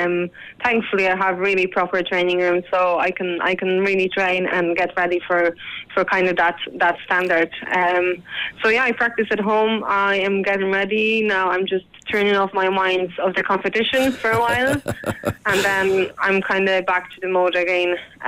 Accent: Poland; moved away as an adult; now in Ireland; I am originally from Poland.

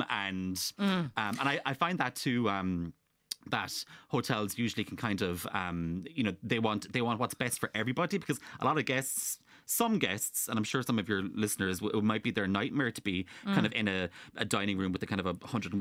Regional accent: Castlemartyr, Munster, Ireland; So I'm from Castlemartre, as you know, and the hotel is kind of near where I live

